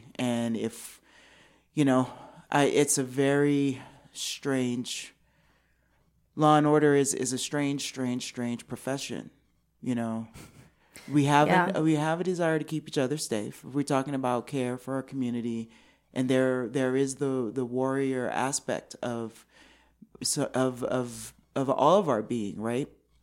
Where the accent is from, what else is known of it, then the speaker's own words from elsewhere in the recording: Queens, New York, United States; Like, I'm from Queens. You know, we knew who Donald Trump was when he was back then.